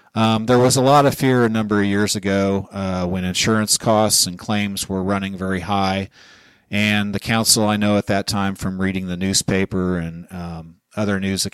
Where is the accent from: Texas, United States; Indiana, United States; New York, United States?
Indiana, United States; Well, I was born and raised in Bartholomew County. I basically spent 50 of my 56 years of my life here.